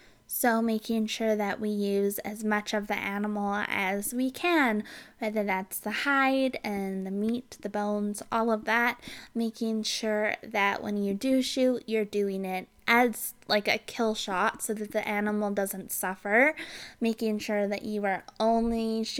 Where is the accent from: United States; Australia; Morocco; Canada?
Canada; Calgary, Alberta; So I'm from Calgary, Alberta, Canada